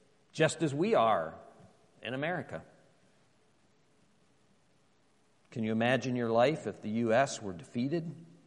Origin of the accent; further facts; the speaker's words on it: Florida, United States; It reminds me of an exile community that I grew up amongst in South Florida.